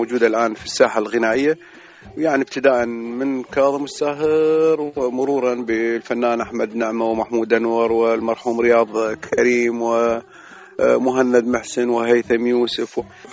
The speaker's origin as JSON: {"language": "Arabic", "country": "Iraq", "moved": "yes", "lives_now": "Sweden", "said": "احنا ايضا كعراقيين"}